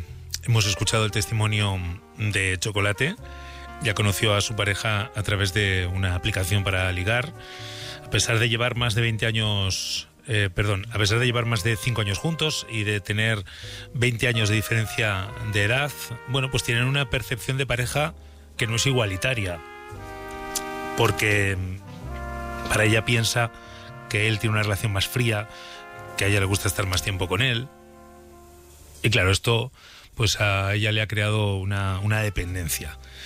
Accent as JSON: {"language": "Spanish", "town": "Burgos", "region": "Castile and León", "country": "Spain", "said": "Yo de Burgos."}